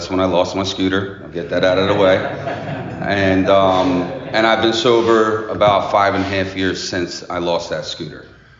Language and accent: English; Philadelphia, Pennsylvania, United States; I didn't have the traditional parents, okay? I grew up in Philadelphia, all right?